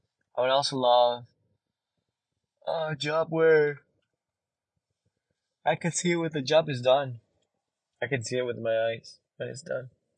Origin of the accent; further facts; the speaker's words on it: Mexico; So I'm just from Mexico. And even there, like in the border, we didn't have any Mexican holidays.